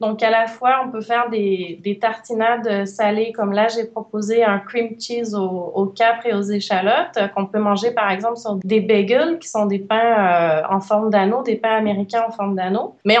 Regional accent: Quebec, Canada; Je suis québécoise et donc pour mon premier livre en France, je trouvais que le sujet était pertinent.

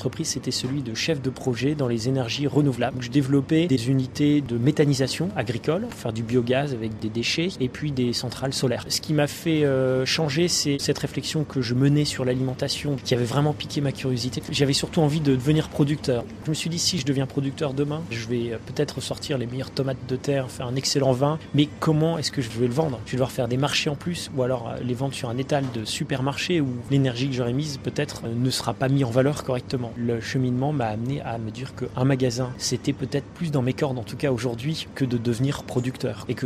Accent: northern France, France; Moi, je viens du nord de la France, donc je suis pas parisien.

